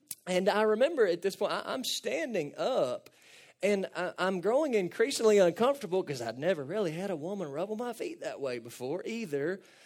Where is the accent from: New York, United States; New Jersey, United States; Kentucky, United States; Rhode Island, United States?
Kentucky, United States; Cadiz; I'm from Cadiz, Kentucky, and grew up in East Cadiz Baptist Church, where we ate a lot of potlucks and we sang a lot of hymns